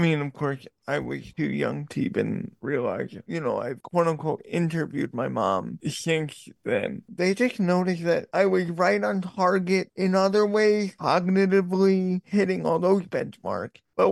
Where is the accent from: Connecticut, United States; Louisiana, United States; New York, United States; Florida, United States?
New York, United States; Long Island; I grew up and I'm still living in Long Island, New York.